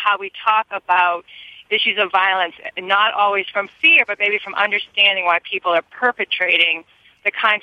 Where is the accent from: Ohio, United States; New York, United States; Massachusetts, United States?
Massachusetts, United States; Boston; I'm from Boston originally. My father is running the marathon.